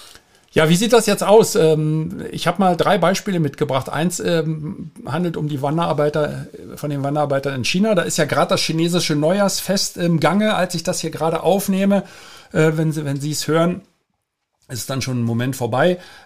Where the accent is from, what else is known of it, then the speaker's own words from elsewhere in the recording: Berlin, Germany; Ich in meinem Fall bin aus Berlin damals weggegangen. Ich habe ja an der TU Berlin studiert